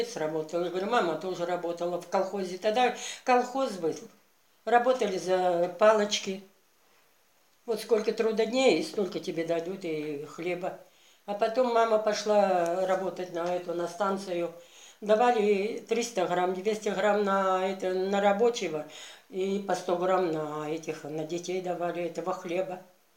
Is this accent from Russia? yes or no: yes; Muravey, Altai Krai, Russia; born there; Сорокинский район, это село или деревня, она пишется. Поселок Муравей. Вот я где родилась.